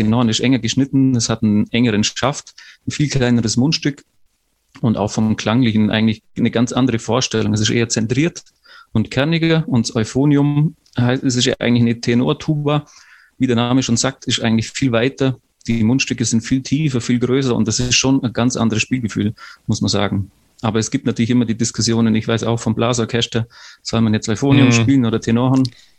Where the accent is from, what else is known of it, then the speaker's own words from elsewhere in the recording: Bavaria, Germany; now in Switzerland; vom Unterallgäu, wo ich aufgewachsen bin, war das keine 3 Stunden